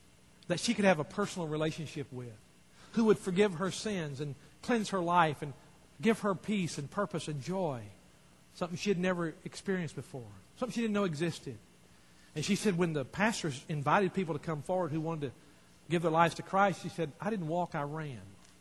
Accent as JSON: {"language": "English", "region": "Texas", "country": "United States", "said": "Now, I know because you listen to my accent, most of you folks thought I was from New York, but I'm really not. I am from Texas."}